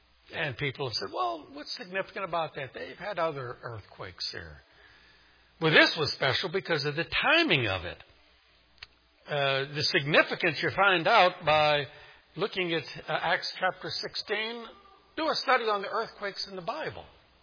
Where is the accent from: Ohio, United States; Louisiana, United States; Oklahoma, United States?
Louisiana, United States; New Orleans; You know, I'm from New Orleans, and New Orleans is 10 feet below sea level